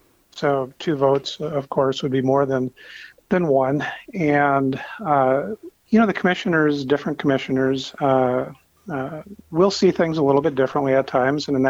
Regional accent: Fargo, North Dakota, United States; born there; Well, I think my background is it's been described as very North Dakotan. I was born in Fargo.

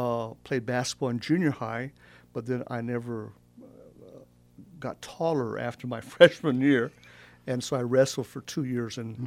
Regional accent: Junction City, Kansas, United States; And then in 1961, my parents moved to Junction City, Kansas, and became teachers there. And I grew up in Junction City.

